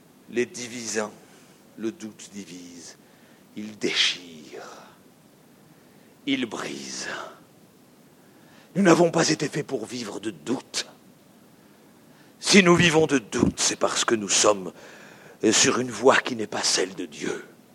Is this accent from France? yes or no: yes; France; mais je suis français, voyez-vous